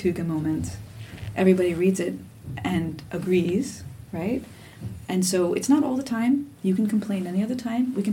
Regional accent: Florida, United States; Because I'm from Florida, we're not going to be lighting candles all over the place

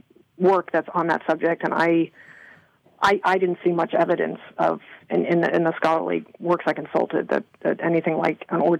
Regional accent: New York, United States; I'm from New York. I'm from New York.

